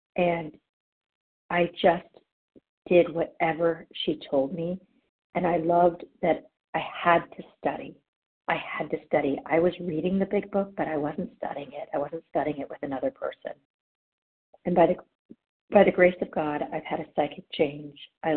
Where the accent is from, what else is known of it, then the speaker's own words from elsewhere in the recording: California, United States; from California